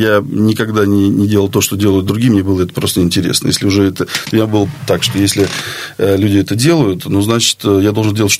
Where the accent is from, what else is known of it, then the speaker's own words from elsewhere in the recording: Kolchugino, Vladimir Oblast, Russia; born there; Я родился в Кольчугино, и, собственно, творческая жизнь моя началась в Кольчугино.